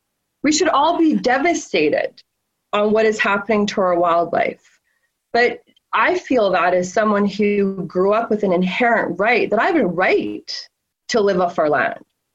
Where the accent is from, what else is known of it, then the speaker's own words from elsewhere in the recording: Vancouver, British Columbia, Canada; Growing up in East Van, I loved Woodward, Army, Navy, and the downturn East Side